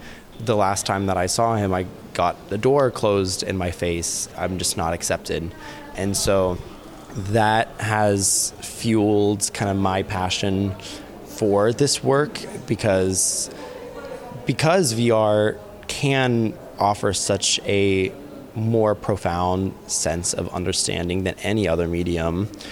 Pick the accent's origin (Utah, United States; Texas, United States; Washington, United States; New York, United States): Texas, United States; Fort Worth; So I come from Texas. I grew up in Fort Worth.